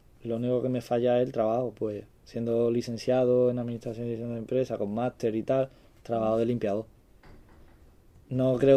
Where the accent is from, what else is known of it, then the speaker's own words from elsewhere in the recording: Spain; Spanish is a second language; Yo ahora escucho inglés y lo entiendo todo, casi todo. El hablar, pues como somos los españoles, que nos cuesta más arrancar el acento